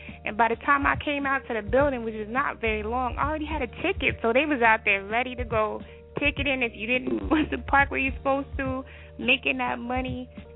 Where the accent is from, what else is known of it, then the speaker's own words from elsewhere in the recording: Texas, United States; It was my first year being out there, even though I'm from Texas.